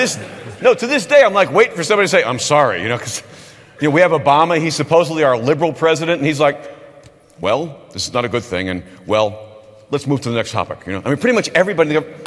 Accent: United States; just speaking as an American citizen, we weren't that surprised that our government was spying on us.

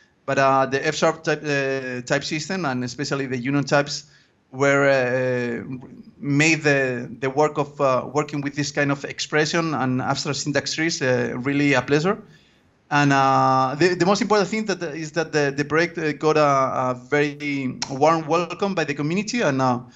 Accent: Madrid, Community of Madrid, Spain; English is a second language; I'm in Madrid now, in my hometown.

